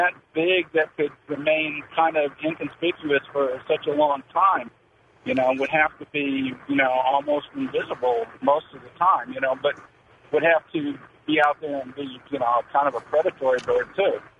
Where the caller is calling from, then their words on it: Louisiana, United States; I'm calling from Louisiana. I'm a first-time caller